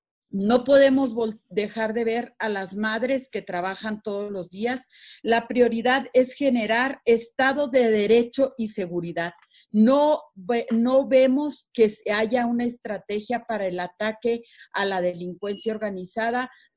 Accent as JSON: {"language": "Spanish", "country": "Mexico", "said": "que vengan a decirle al presidente lo que como mexicanos necesitamos en esta paquete económico para 2021."}